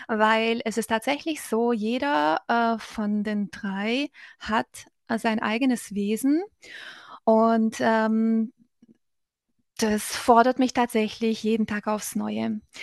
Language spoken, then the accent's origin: German; Southern Germany, Germany; ich komme, wie gesagt, aus Süddeutschland.